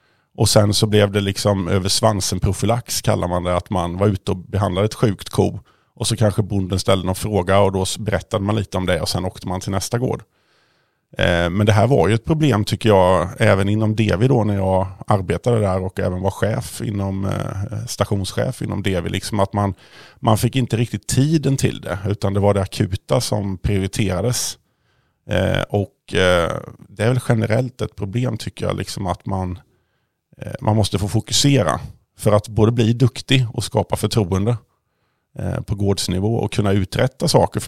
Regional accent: Gränna, Jönköping County, Sweden; now in Uppsala, Sweden; Ja, jag kommer ursprungligen från Gränna, så att det är inte så långt ifrån Linköping. Numera bor jag uppe utanför Uppsala

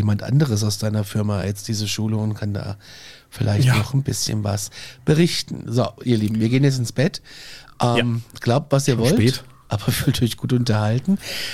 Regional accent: Aschaffenburg, Bavaria, Germany; ich bin neulich total dumm hier in Aschaffenburg, in meiner Heimatstadt.

